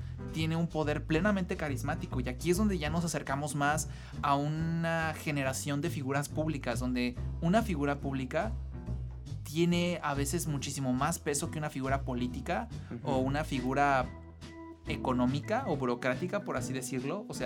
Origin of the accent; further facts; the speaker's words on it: Mexico; no solamente porque somos generación Z, sino porque somos mexicanos